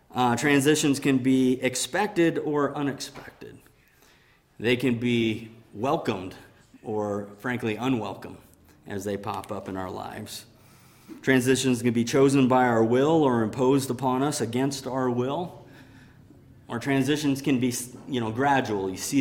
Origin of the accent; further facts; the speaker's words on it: Key West, Florida, United States; born there; where I began, which was I was born in Key West, Florida, all right, to where I've ended up